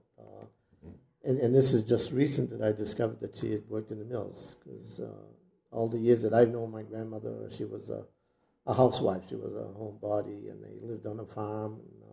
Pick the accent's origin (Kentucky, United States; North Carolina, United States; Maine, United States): Maine, United States; Lewiston; I was born and raised here in Lewiston, always lived in Lewiston all my life, with an exception of 9 years when I lived out in Fayette.